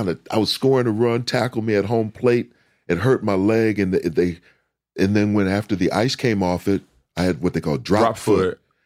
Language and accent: English; St. Paul, Minnesota, United States; I grew up in St. Paul, Minnesota. A lot of people invested time, money in me.